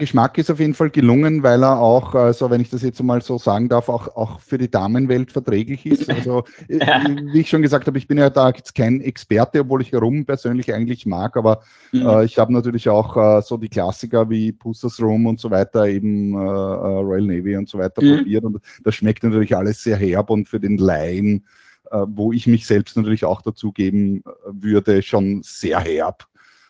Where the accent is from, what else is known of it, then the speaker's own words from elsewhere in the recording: Austria; ich bin ja aus Österreich